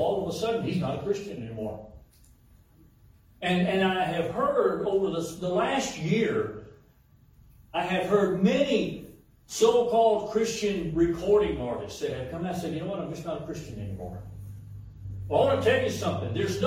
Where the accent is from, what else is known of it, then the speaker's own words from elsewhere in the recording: United States; Now, I'm an American. I have a right to vote.